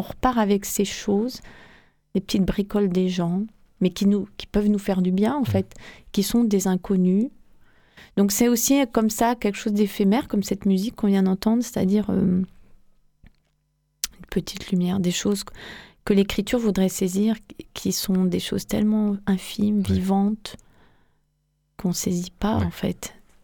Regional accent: Brest, Brittany, France; Donc j'ai grandi là-bas et j'ai vécu jusqu'à mes 27 ans en Bretagne, donc je suis très bretonne.

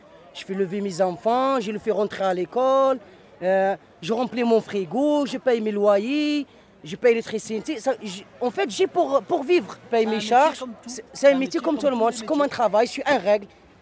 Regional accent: Algeria; now in France; moi je suis un Algérien

